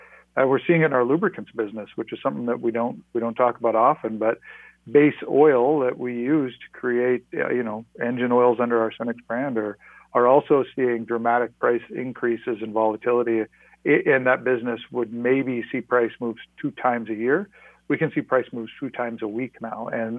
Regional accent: North Dakota, United States; or North Dakota, my home state, lost lost by and large a crop because of drought in the late 80s.

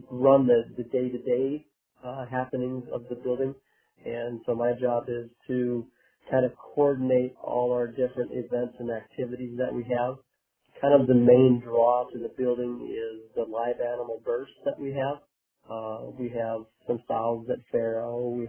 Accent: Miller, South Dakota, United States; I'm from Miller, South Dakota, and I'm a farmer rancher full time.

